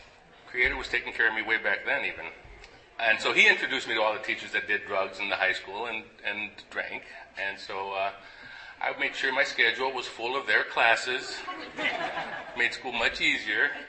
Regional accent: Tucson, Arizona, United States; I was born here in Tucson. Probably not far from where Benita was born. I grew up in your traditional drunken, junkie, alcoholic home.

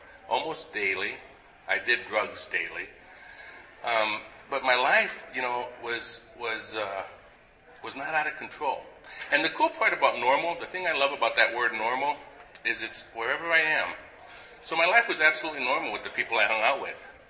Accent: Tucson, Arizona, United States; I was born here in Tucson. Probably not far from where Benita was born. I grew up in your traditional drunken, junkie, alcoholic home.

